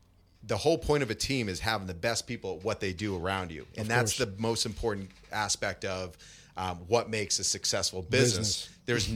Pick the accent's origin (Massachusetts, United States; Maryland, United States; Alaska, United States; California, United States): Massachusetts, United States; Boston; You know, I'm originally from Boston. Went to a small liberal arts school up in Maine, Bates College.